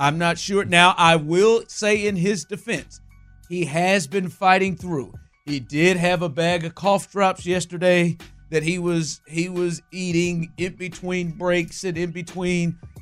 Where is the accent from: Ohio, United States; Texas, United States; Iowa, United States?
Texas, United States; Waco; Nope, I grew up in Waco, the Waco area, and they called it horses.